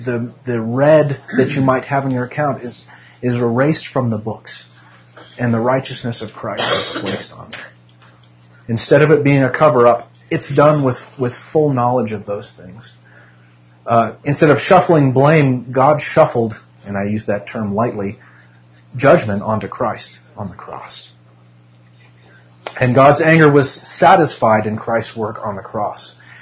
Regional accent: Carson City, Nevada, United States; I grew up in Carson City, Nevada, but just near Carson City, Nevada is Virginia City, Nevada.

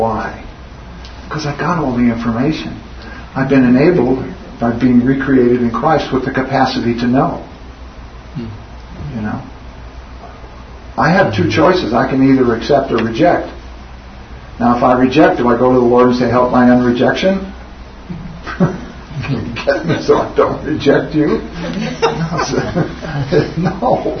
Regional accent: Missouri, United States; I grew up in Missouri.

